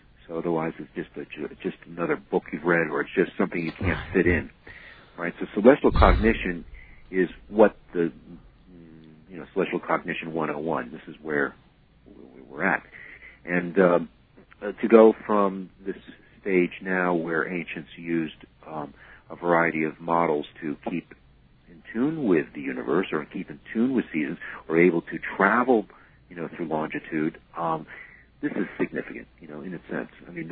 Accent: Farmington, Connecticut, United States; born there; But I was born on the in Farmington, Connecticut, along the river, which was beautiful

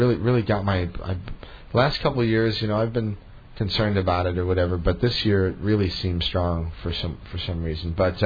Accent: Chicago, Illinois, United States; also born or lived in Denver, Colorado; I grew up in the Chicago area and then lived most of my adult life in the Denver, Colorado area and then just moved here 4 or 5 years ago.

